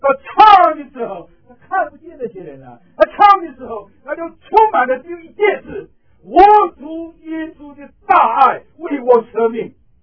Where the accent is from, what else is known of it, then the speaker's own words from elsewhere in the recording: China; 我是一个 old and big country 的中国那么大的国家，古老国家里出来的，从来不知道耶稣的